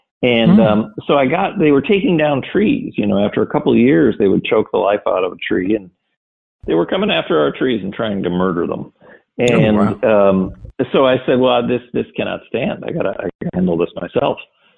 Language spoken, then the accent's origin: English; Wisconsin, United States; Oh, well, I grew up in Wisconsin.